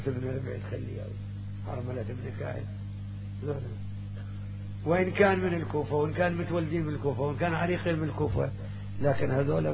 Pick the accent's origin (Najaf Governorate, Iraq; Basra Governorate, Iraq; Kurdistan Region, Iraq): Najaf Governorate, Iraq; Kufa; فالكوفة بلدتنا نحبها وتحبها.